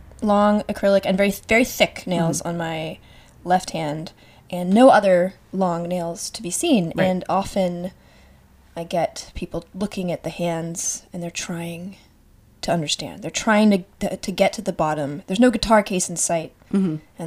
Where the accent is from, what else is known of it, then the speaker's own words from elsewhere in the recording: the South, United States; now in New York, United States; I grew up in the South. Mm-hmm. There were not a lot of snows, and I now live in the Northeast. I live in New York